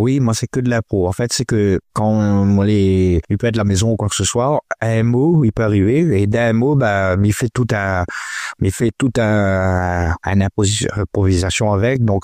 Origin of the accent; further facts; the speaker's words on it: Bérive, Réunion; also born or lived in metropolitan France; le quartier de Bérive, c'est là où m'a grandi. Enfin, moi, elle est née en métropole et m'arrive ici à La Réunion. Ma famille, elle était ici à Bérive. Donc, c'est où ça que m'a grandi, c'est Bérive. Bah, Bérive, c'est un petit quartier.